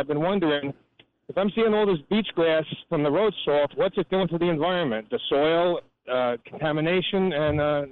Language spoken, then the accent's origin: English; North Massapequa, New York, United States; North Massapequa.